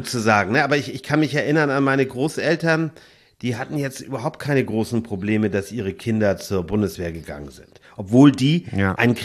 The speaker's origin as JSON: {"language": "German", "country": "Germany", "said": "Aber ich sehe es halt immer, wir Deutschen können das alleine gar nicht reißen."}